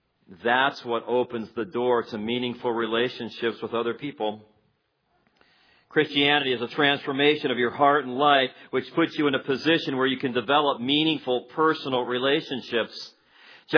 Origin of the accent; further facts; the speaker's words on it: Gary, Indiana, United States; I grew up in Gary.